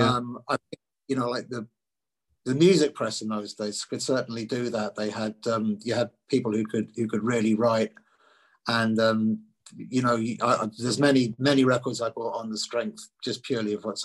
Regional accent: London, United Kingdom; also born or lived in Eastbourne; I lived in London since I was eight, and we moved around with it.

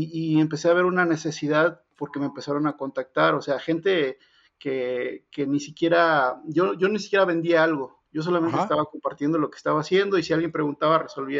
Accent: Guerrero, Mexico; moved away as an adult; now in Puebla, Mexico; Yo soy del estado de Guerrero y me vine a estudiar aquí a la ciudad de Puebla.

